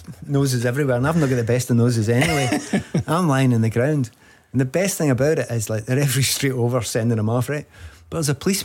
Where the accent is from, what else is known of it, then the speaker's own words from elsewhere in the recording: Glasgow, Scotland, United Kingdom; And being Glaswegian, so just got a shot